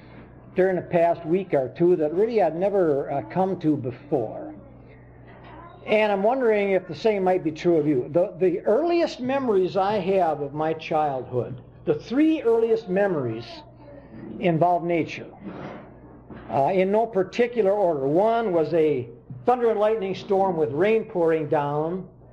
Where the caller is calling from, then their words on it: Trempealeau, Wisconsin, United States; Trempealeau, Wisconsin.